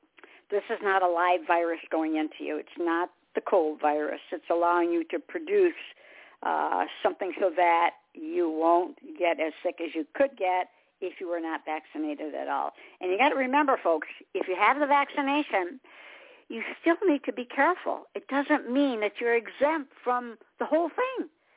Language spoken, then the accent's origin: English; Michigan, United States; now in South Carolina, United States; and I'm originally from Michigan. Everybody knows that.